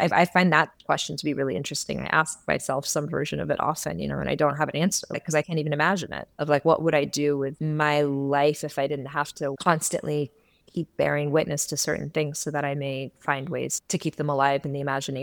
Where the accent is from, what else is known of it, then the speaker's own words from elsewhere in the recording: United States; born there; I was born in the States. I was born with certain, with different kinds of privileges. I was born in between two cultures.